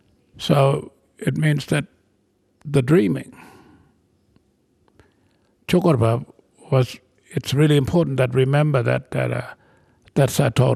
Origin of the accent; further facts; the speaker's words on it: Yuendumu, Northern Territory, Australia; first language Warlpiri; English is a second language; I'm from Yuendumu.